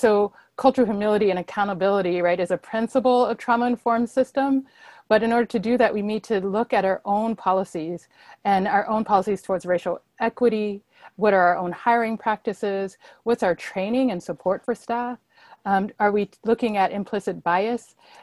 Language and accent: English; Georgia, United States; and also Ahmaud Arbery in my home state of Georgia, right?